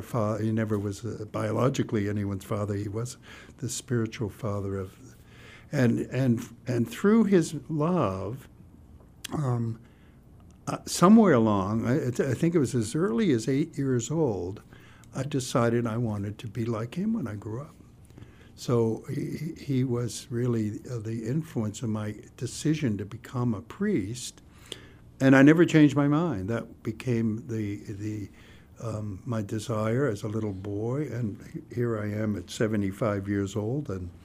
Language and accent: English; Germany; moved away; by the kids in the neighborhood for being a Protestant and a Nazi, they called me, because I was from Germany.